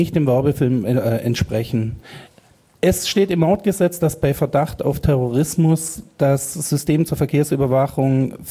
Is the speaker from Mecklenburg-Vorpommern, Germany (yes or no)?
no; Baden-Württemberg, Germany; Ich bin Schwabe, ist ein Geburtsfehler, kann ich nicht mehr weg davon.